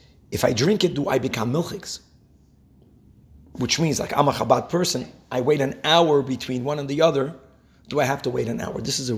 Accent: Brazil; English is a second language; When I grew up in Brazil, the milks were not pasteurized.

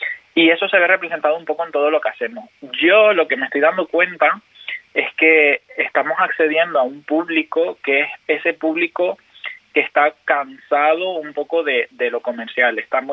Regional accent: Canary Islands, Spain; somos canarias, somos una identidad, somos un contexto, somos una historia

